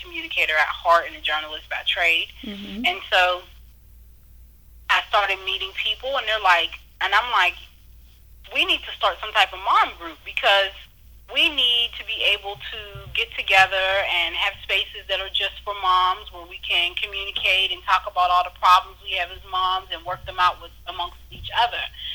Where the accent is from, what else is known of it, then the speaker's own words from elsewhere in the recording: Pittsburgh, Pennsylvania, United States; also born or lived in New York; I had moved back to Pittsburgh. I'm originally from Pittsburgh, but I was living in New York for 5 years with my husband and my children.